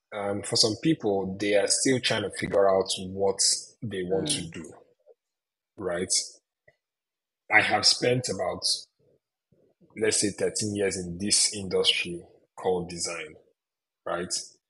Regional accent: Nigeria; now in California, United States; I moved from Nigeria, came to California, made new friends, made more diverse friends

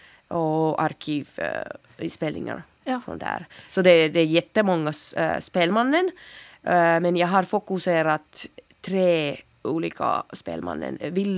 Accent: Central Finland, Finland; born there; Swedish is a second language; Jag är född i Mellersta Finland.

